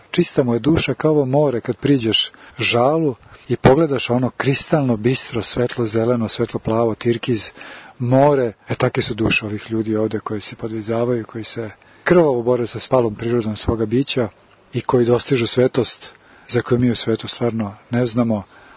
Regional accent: Serbia; ja sam iz Srbije

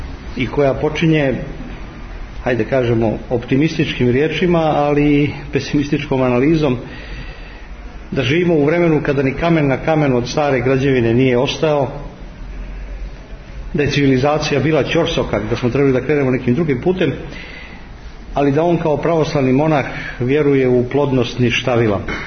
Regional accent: Belgrade, Serbia; ja sam odrastao u Beogradu

